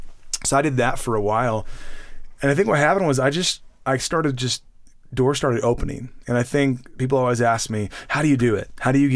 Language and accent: English; Indiana, United States; born there; Anyway, so basically, you know, I was born in Indiana, you know, that's what you just said.